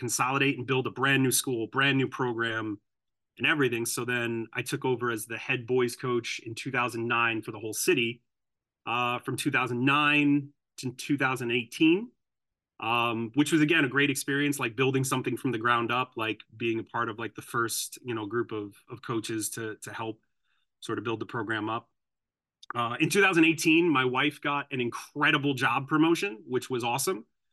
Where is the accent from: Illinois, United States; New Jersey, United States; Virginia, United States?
New Jersey, United States; North Bergen; born there; So I was born in North Bergen, New Jersey, and grew up for the first 5 years of my life here in the same city I now live and teach in.